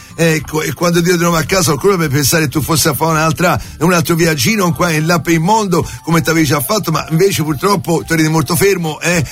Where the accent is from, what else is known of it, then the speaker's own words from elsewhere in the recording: Tuscany, Italy; accent: Tuscan; che significa questa parola nel nostro dialetto toscano